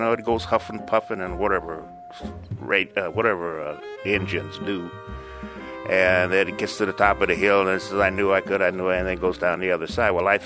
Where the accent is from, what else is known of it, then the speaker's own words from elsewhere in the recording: Daly City, California, United States; I come from Daly City, the wilds of Daly City.